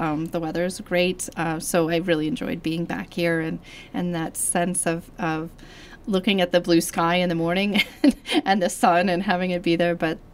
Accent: Albuquerque, New Mexico, United States; Originally, I was born and raised in Albuquerque.

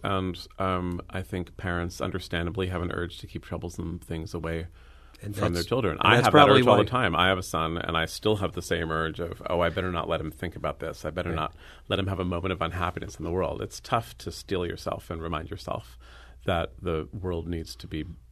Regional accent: San Francisco, California, United States; And I take a lot of public transportation in San Francisco, my hometown. I remember taking public transportation when I was a teenager, and I remember specifically that there was no one my age on the bus.

